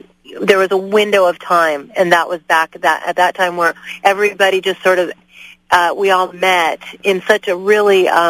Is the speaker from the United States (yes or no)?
yes; Pacoima, California, United States; also born or lived in Burbank; I was born in Burbank at St. Joseph's Hospital, so I'm a native, and my family lived in Pacoima, and that was a really heavy gang area.